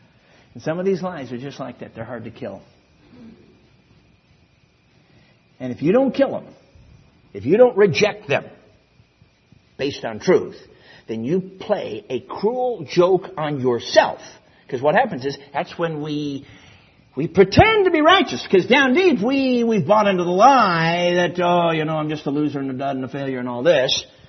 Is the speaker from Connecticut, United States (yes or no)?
no; Chicago, Illinois, United States; I remember when we purchased a house in 2009 and out in the country, southern Michigan. I grew up in Chicago. I'm a city kid.